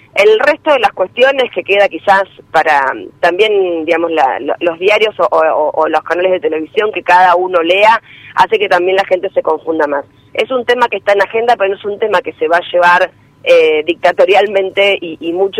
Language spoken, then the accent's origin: Spanish; Santa Fe, Argentina; va de la mano en cuanto a las necesidades que tenemos como santafesinos